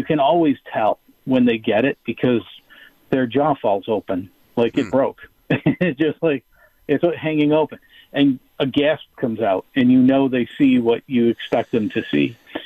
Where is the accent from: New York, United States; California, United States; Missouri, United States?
New York, United States; Tonawanda; I have just been doing this since my days growing up in Tonawanda, being the kid on the driveway with the telescope.